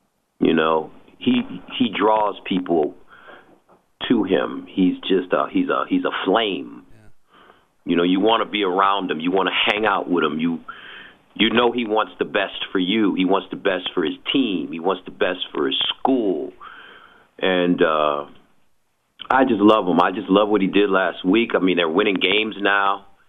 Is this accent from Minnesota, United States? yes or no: no; Detroit, Michigan, United States; I'm born and raised in Michigan. I'm from Detroit. I'm a Michigan fan.